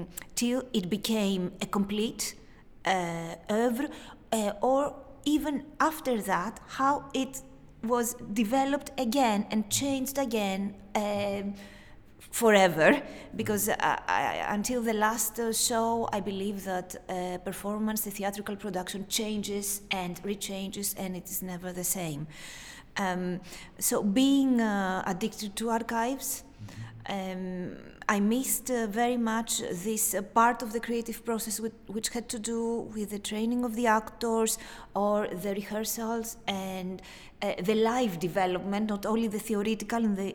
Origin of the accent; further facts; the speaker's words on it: Greece; English is a second language; I come from Greece. I am a researcher from Greece, an expert in musical theater and opera.